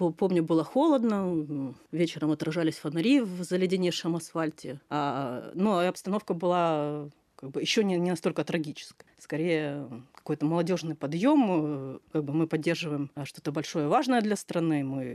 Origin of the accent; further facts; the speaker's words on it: Donetsk, Donetsk Oblast, Ukraine; moved away; Я родилась в Донецке, жила там и надеялась там как бы умереть.